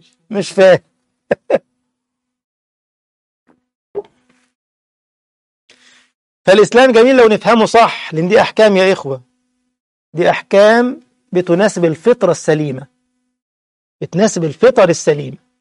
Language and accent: Arabic; Egypt; انت عندنا في مصر يقول لك ايه